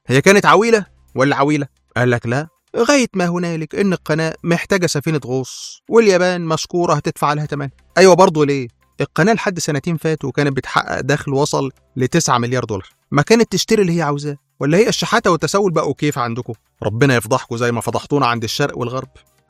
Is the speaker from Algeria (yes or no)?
no; Egypt; moved away; احنا كمصريين في الخارج هنلم كلنا من بعض 15000 ونبعتهم لكم